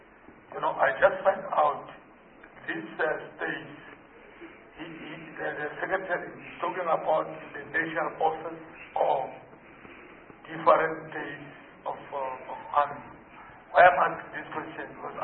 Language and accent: English; Limpopo, South Africa; You know, my home base is in Limpopo province. I'm not so, I mean, I came from Limpopo province